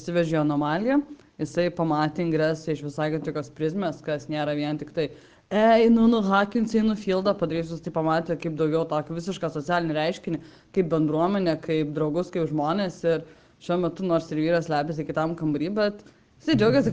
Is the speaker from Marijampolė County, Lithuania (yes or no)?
no; Vilnius, Vilnius County, Lithuania; žmogus iš Kauno, aš iš Vilniaus